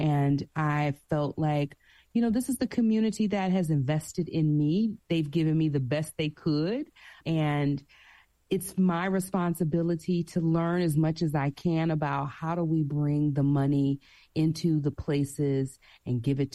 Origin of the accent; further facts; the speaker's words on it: Prichard, Alabama, United States; I am from Alabama, from the Gulf Coast. I am from a little bedroom community of Mobile right next door called Pritchard, Alabama. Mm-hmm. And it's got about, 25,000 people there.